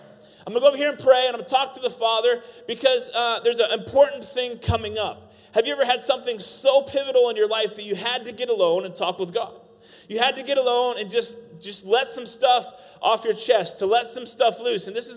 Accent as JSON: {"language": "English", "region": "Iowa", "country": "United States", "tie": "born or raised there", "said": "we grew up in Iowa and there was like mosquitoes the size of horses"}